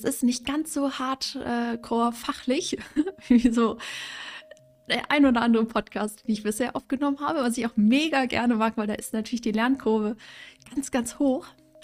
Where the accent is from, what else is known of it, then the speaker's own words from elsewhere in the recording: Bonn, North Rhine-Westphalia, Germany; now in Hamburg, Germany; wir kommen beide aus der Richtung, ja so grob Köln, sie da Richtung Aachen und ich eben Richtung Bonn. Und wir sind beide nach Hamburg gezogen.